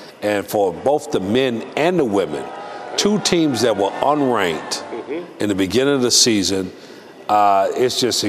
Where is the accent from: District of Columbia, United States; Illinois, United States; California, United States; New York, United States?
District of Columbia, United States; Washington; A kid growing up in Washington, D.C., and with his dad going to a summer job and saying, Dad, I wonder what it's like to meet the president and go in the White House.